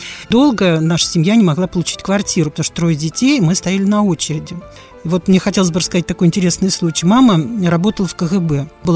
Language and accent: Russian; Ryazan, Ryazan Oblast, Russia; Являюсь я коренной рязанкой, я родилась в городе Рязани